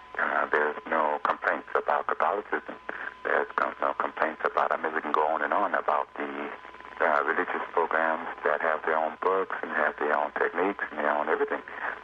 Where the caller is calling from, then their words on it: Los Angeles, California, United States; I'm calling from Los Angeles.